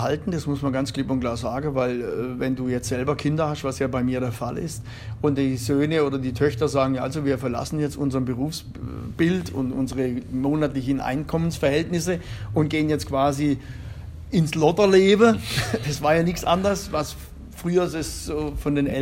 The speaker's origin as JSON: {"language": "German", "town": "Eiklershütten", "region": "Baden-Württemberg", "country": "Germany", "tie": "born or raised there", "said": "aufgewachsen am Fuße des Feldbergs in so einem kleinen Bergdorf Eiklershütten. Bin dort auch zur Schule gegangen, Grundschule, Realschule"}